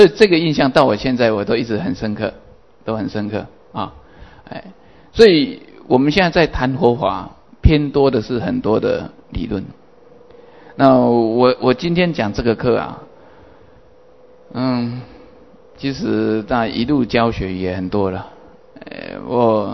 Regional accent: Taiwan; 不过大概我们讲台语是没问题的。不过如果要把一些更深的道理要论证的话，台语我还是比较讲不出来

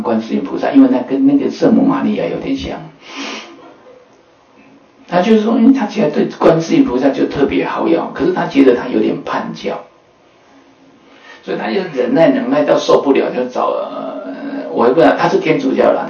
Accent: Taiwan; 我们说我们台湾来的

